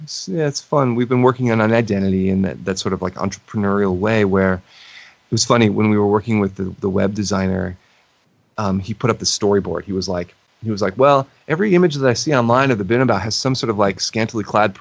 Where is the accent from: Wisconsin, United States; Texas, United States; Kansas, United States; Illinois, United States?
Illinois, United States; I was like, we are from Northern Illinois. We're not going to go to the city.